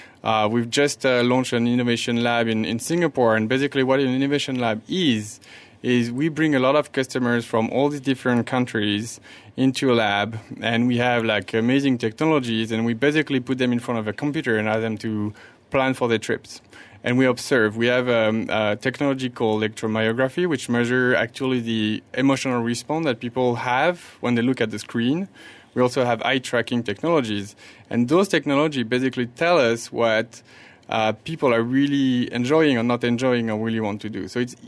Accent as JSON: {"language": "English", "country": "France", "tie": "born or raised there", "second_language": "English", "moved": "as an adult", "said": "I'm born and bred in France, and I work in a lot of European roles before I moved here."}